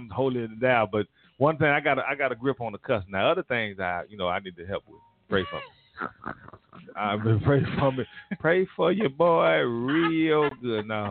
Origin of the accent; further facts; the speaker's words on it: Fort Worth, Texas, United States; Honestly, when I grew up in Fort Worth, Texas, my dad... Back in the day, and I love my dad.